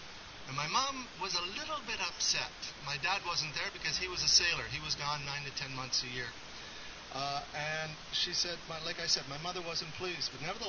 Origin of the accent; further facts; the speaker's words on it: Montreal, Quebec, Canada; also born or lived in Gaspé; I'm from Montreal originally. As a matter of fact, I lived part of my adolescence here in Verdun. I moved here when I was about 12 years old, and then when I was 16, moved to Gaspé.